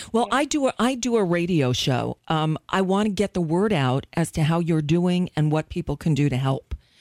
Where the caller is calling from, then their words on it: United States; I'm calling from the United States